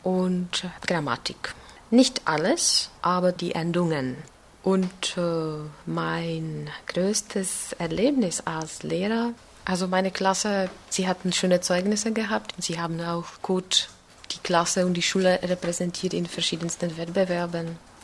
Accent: east, Czechia; now in Prague, Czechia; ich komme aus Tschechien. Ich arbeite jetzt in Prag, aber ich bin nicht in Prag geboren. Ich bin im Osten des Landes geboren, und zwar im Jahre 1976.

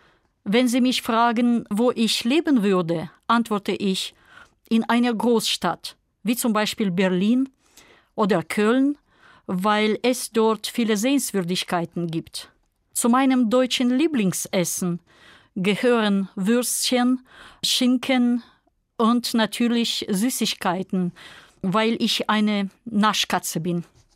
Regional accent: Kyrgyzstan; German is a second language; Ich komme aus Kirgisistan.

